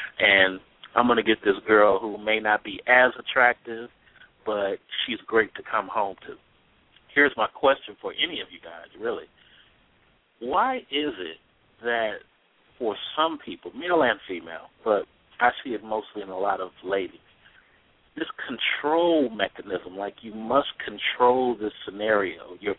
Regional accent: California, United States; I believe that I come from the West Coast, and in the West Coast, people tend to talk and not put themselves in such a defensive mechanism or as much of a controlling mechanism. We have this saying in California

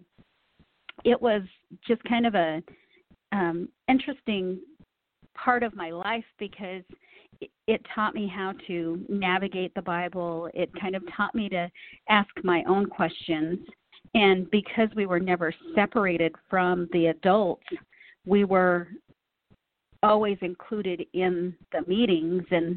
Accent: Utah, United States; I think that growing up in Utah and having such a diversity around me, from Jehovah's Witnesses to the LDS, you start picking out there's good qualities in all of the religions.

